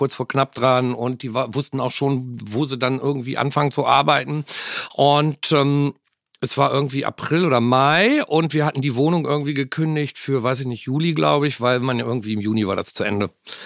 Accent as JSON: {"language": "German", "town": "Bad Oldesloe", "region": "Schleswig-Holstein", "country": "Germany", "tie": "born or raised there", "also_born_or_lived": "Göttingen", "said": "Ich bin in Göttingen geboren. Dort habe ich gelebt, bis ich 12 war. Und dann bin ich mit meinen Eltern und meinem Bruder in die Nähe von Bad Oldesloe gezogen. Und in Bad Oldesloe bin ich auch zur Schule gegangen, habe Abi gemacht."}